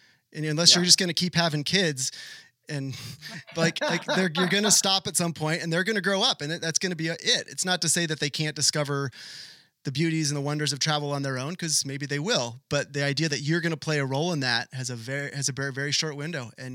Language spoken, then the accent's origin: English; Sacramento, California, United States; I had wrote for the Sacramento Bee, my hometown newspaper